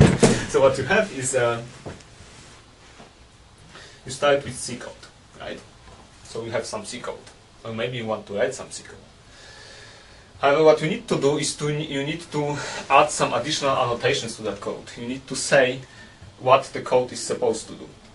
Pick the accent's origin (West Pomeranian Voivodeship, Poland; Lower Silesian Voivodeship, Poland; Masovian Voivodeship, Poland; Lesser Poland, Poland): Lower Silesian Voivodeship, Poland; Wrocław; English is a second language; now in Aachen, Germany; in the perfect pronunciation. So I'm Polish, I'm from Wrocław. I'm currently working at the European Microsoft Innovation Center in Aachen